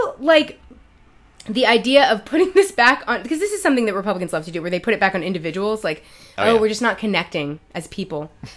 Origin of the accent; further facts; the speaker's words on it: New York City, New York, United States; I've never held a gun. I grew up in New York City. I've never held a gun in my life.